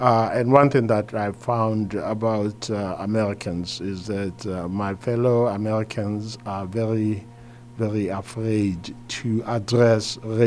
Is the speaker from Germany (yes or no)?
no; South Africa; now in United States; I'm from South Africa, and we dealt with race in a very, very open way